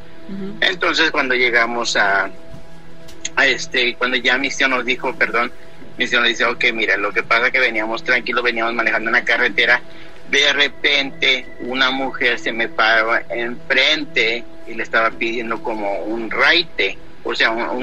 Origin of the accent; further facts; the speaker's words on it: Huajuapan de León, Oaxaca, Mexico; also born or lived in State of Mexico; soy de originario del Estado de México. Radicaba cuando era pequeño en Huajuapan de León, Oaxaca.